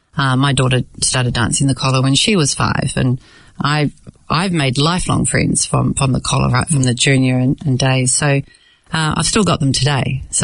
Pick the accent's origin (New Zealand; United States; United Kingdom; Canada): New Zealand; Oratia, Auckland; So I was born here, as were my parents, but we were raised Delhi. You know, we grew up in Oratia with millions of cousins, and we came to the club weekly where we met other Delhi kids.